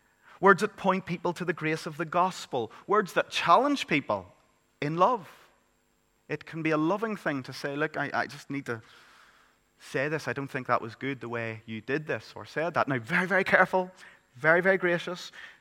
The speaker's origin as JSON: {"language": "English", "region": "Northern Ireland", "country": "United Kingdom", "said": "I'm from Northern Ireland, so I'm not as if I'm excluding myself here."}